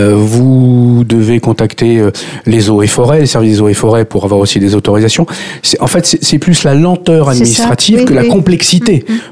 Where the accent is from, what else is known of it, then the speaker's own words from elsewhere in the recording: Soisy, Île-de-France, France; moi je suis un enfant de Soisy, j'ai grandi à Soisy